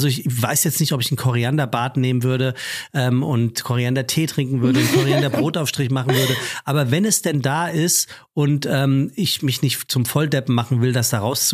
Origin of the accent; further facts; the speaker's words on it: Hesse, Germany; Ich komme aus dem Frankfurter Raum, da sagt man Pinzig.